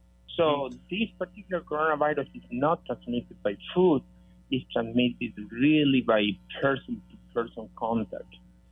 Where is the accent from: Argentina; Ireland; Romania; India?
Argentina; moved away as an adult; now in United States; a degree in veterinary medicine from my home country in Argentina, and then I came to the States